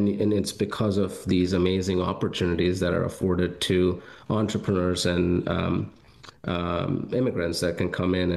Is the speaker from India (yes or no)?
yes; India; Born and raised in India, oldest of two.